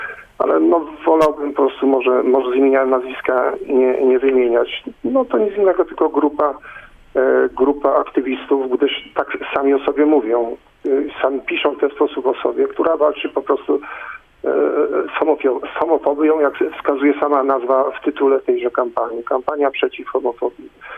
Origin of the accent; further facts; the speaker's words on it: Stary Sącz, Lesser Poland, Poland; Jestem rodowitym starostą Doczanem